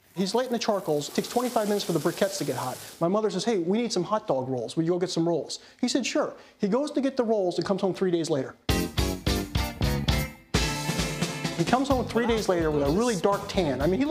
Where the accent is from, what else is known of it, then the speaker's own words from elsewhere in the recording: Maryland, United States; and we're not from Florida, we're from Maryland.